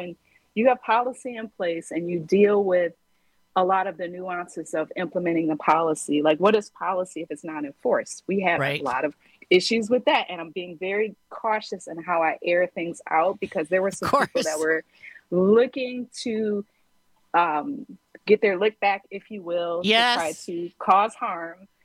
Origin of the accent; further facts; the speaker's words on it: Milwaukee, Wisconsin, United States; also born or lived in Washington, D.C.; moving back to my hometown, Nineveh, if you will, and dealing with all of the dynamics of Milwaukee, right?